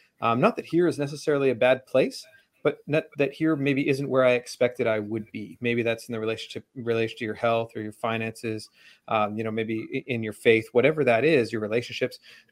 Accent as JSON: {"language": "English", "town": "Vancouver", "region": "British Columbia", "country": "Canada", "said": "Just outside of Vancouver, Canada."}